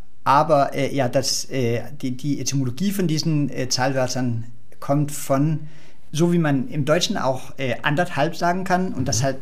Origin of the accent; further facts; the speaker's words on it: Copenhagen, Capital Region of Denmark, Denmark; Und dann als Däne, jedenfalls als Kopenhagener, merkt man das sofort, dass hier da war irgendwas.